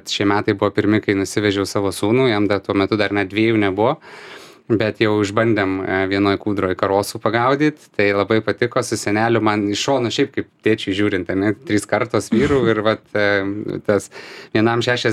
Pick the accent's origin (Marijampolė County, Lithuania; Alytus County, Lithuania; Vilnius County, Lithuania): Marijampolė County, Lithuania; užaugau su Dargo kaime, vaikystė leido Šakių rajone ir mūsų sodyba, tuo metu namai, buvo, nu, grubiai pasakysiu, iki 500 metrų nuo Nemuno.